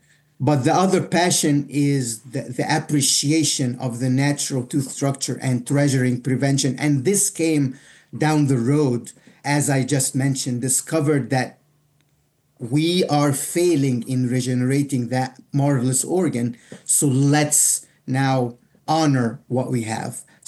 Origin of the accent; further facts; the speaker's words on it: Alexandria, Alexandria Governorate, Egypt; I'm from Alexandria, Egypt. My dad was a dentist.